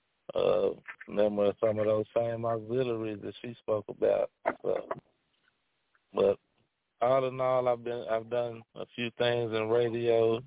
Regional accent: Jackson, Tennessee, United States; I'm from Jackson, Tennessee. I'm a longtime local musician

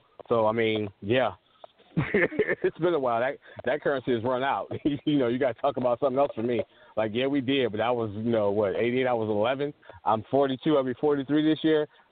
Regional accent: Cincinnati, Ohio, United States; I'm only a Bengals fan because I'm born into it, and I'm a loyal person. I'm from Cincinnati. We got a team, so I'm going to root for them.

